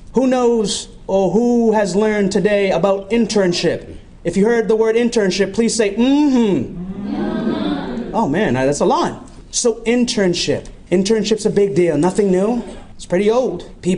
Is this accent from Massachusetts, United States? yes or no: yes; Somerville, Massachusetts, United States; So I'm an individual who lost my vision when I was about 16 years old, born and raised in Somerville, Massachusetts, grew up in the public school systems